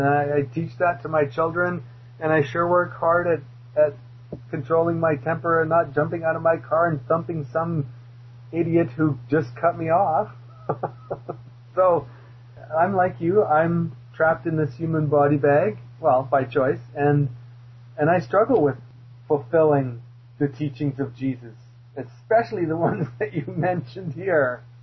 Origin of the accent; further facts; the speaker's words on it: Canada; and me being Canadian, I'd have to say that Canadians are active in that process too